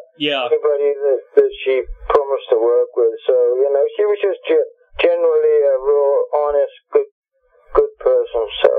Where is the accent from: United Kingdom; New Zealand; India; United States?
United Kingdom; London; Wally and I grew up in London